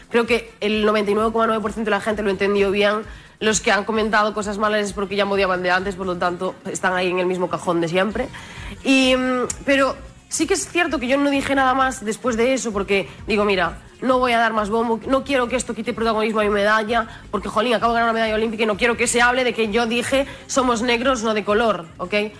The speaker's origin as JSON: {"language": "Spanish", "country": "Spain", "said": "la gente me siente española, porque yo soy, es que soy española, o sea, claro. Nunca he sentido un desprecio por ser negra y que me encasillaran como extranjera"}